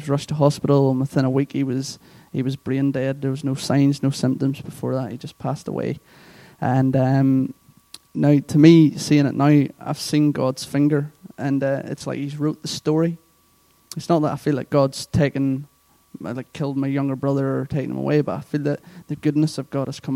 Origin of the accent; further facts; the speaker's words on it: Northern Ireland, United Kingdom; accent: Northern Irish; now in England; So, as you can tell, my accent is from Northern Ireland. If you need an interpreter, Colin will be more than happy to come up. But yeah … so I'm from Northern Ireland